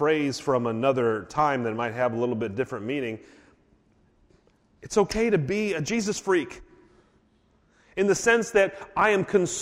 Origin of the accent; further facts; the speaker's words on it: Ohio, United States; Actually, grew up in the same city where my wife taught school. So we have affinity for that. We're from Ohio and everything.